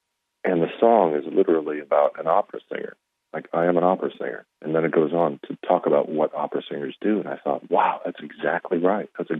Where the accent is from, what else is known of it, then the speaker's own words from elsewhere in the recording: South Bend, Indiana, United States; I grew up in South Bend, Indiana, and I know, you know, my whole family still lives there.